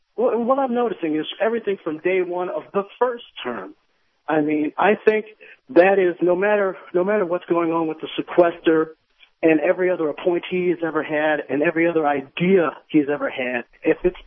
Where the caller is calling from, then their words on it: Illinois, United States; By the way, I'm coming from Jan Schakowsky country.